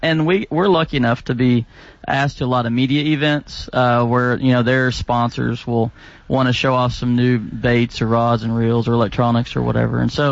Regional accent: Wichita Falls, Texas, United States; born there; also born or lived in Houston / Granbury; I was born in Wichita Falls, Texas.

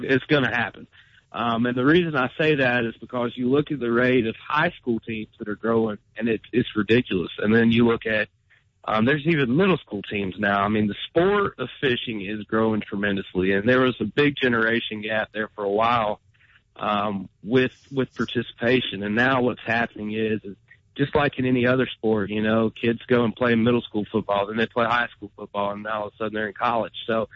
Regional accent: Gaffney, South Carolina, United States; Me and Jacob have a good old time. We're both from Gaffney.

